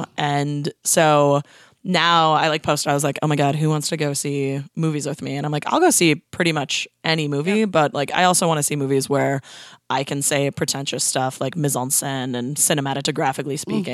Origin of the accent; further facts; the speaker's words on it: Minnesota, United States; also born or lived in Boston, United States / Los Angeles, United States; I born and raised in Minnesota, went to Boston, went to BU for college, lived in LA for a year, like working in the film industry, and then ended up coming back here about 8 years ago.